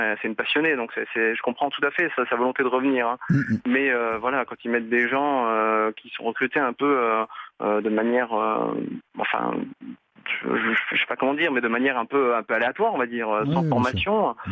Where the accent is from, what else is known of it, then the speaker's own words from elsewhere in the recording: France; moved away as an adult; je suis plus du tout en France. J'ai quitté la France pour aller en détachement dans un pays étranger.